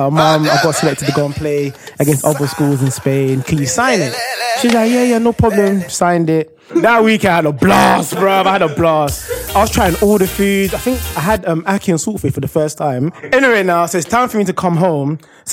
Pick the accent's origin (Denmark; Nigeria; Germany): Nigeria; now in United Kingdom; And as an Nigerian boy, you have to go home at like 8 p.m. innit.